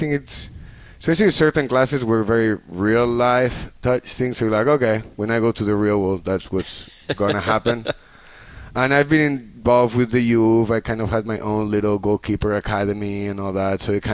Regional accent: Spain; English is a second language; moved away as an adult; now in United States; I'm from Spain, originally, okay. And then I grew up there, I went to college there, I played there

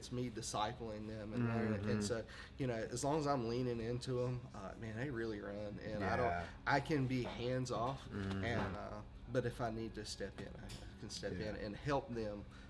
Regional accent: Myrtle Beach, South Carolina, United States; now in Charlotte, United States; We grew up down here in Myrtle Beach, and now we're in downtown Charlotte.

